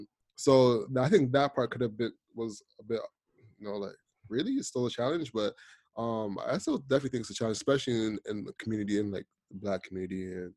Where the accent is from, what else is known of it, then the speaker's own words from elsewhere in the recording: Jamaica; From my perspective, being a Jamaican man, growing up, everybody was homophobic.